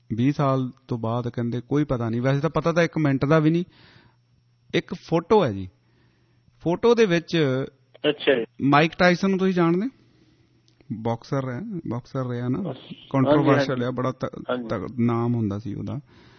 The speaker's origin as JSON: {"language": "Punjabi", "region": "Punjab", "country": "India", "said": "ਅਸੀਂ ਪੰਜਾਬ ਤੋਂ ਆਏ ਹਾਂ"}